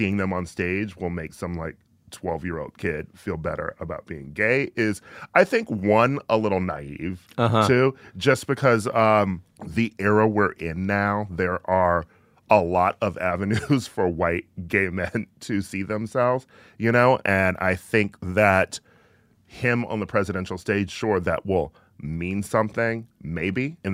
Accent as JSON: {"language": "English", "region": "Midwest", "country": "United States", "said": "He's from the Midwest. I'm from the Midwest."}